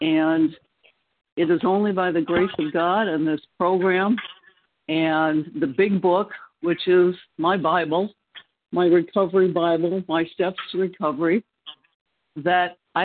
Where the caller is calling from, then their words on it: North Carolina, United States; I'm calling from North Carolina.